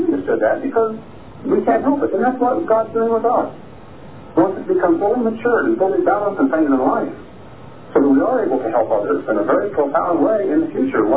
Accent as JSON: {"language": "English", "town": "Philadelphia", "region": "Pennsylvania", "country": "United States", "said": "I'm a Philadelphian. I've always been a Philadelphian."}